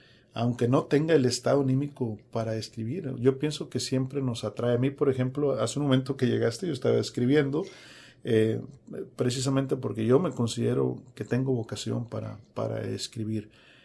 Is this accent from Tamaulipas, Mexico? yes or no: yes; Nuevo Laredo, Tamaulipas, Mexico; now in Brownsville, United States; Bueno, estamos viviendo en Brownsville, pero somos Yo soy nativo, por ejemplo, de Nuevo Laredo